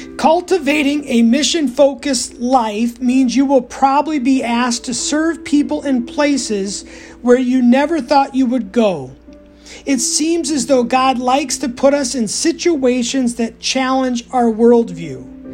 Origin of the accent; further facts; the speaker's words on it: Texas, United States; Growing up in West Texas, where they catch rattlesnakes and fry them up, creeps me out just writing about it.